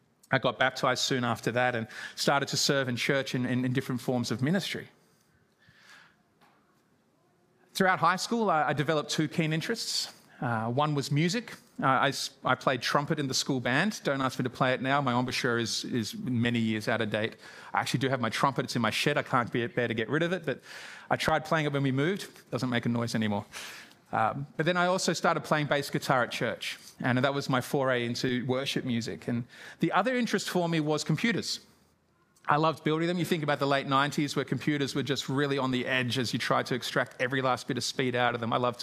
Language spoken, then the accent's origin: English; Gosford, New South Wales, Australia; born there; I was born in Gosford, New South Wales on the central coast, about an hour or so north of Sydney. And I grew up in a Christian home. My dad was a pastor.